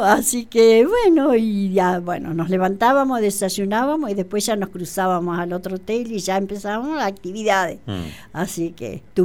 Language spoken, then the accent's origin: Spanish; Zapala, Neuquén, Argentina; No, nosotros somos de Zapala.